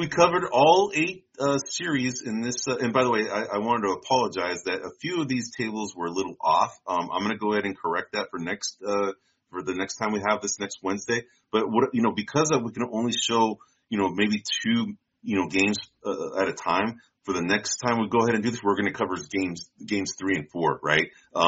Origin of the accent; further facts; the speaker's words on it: San Francisco, California, United States; But, we use that moniker because we're both from San Francisco.